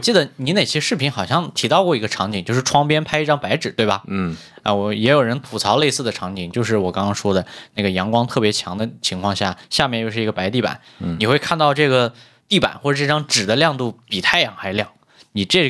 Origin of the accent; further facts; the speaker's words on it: Northwest China, China; 在我老家，就西北的一个工业城市。